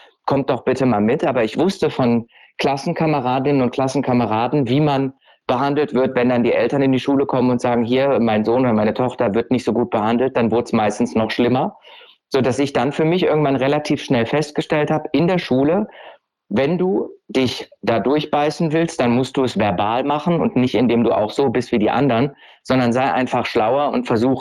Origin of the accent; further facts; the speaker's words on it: Düsseldorf, North Rhine-Westphalia, Germany; Ich bin in Düsseldorf geboren, also in Deutschland, und bin da eigentlich auch ganz behütet aufgewachsen mit Mutter, Vater, eine 3 Jahre jüngere Schwester.